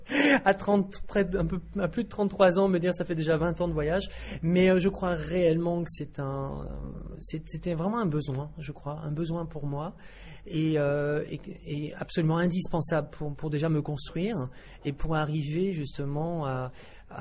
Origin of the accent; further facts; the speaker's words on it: Belley, Auvergne-Rhône-Alpes, France; born there; Je suis né à Belley.